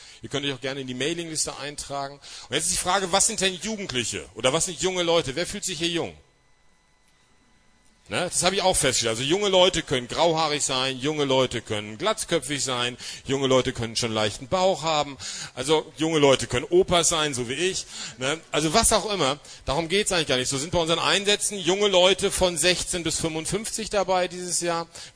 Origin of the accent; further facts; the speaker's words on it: North Rhine-Westphalia, Germany; unsere Heimatgemeinde ist in Wuppertal, wir kommen also aus dem Pott oben und fühlen uns eigentlich da oben recht wohl.